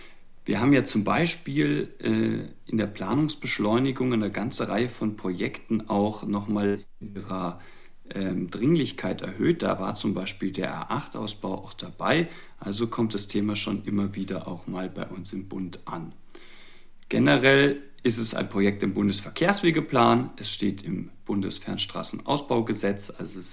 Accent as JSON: {"language": "German", "town": "Freising", "region": "Bavaria", "country": "Germany", "said": "ich komme aus Freising"}